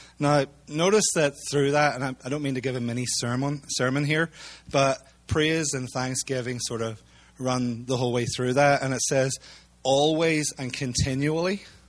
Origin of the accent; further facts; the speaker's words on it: Ireland; now in United States; we're originally from Ireland, and we're here through the grace of the State Department of the U.S. Okay, we're one of those legal aliens.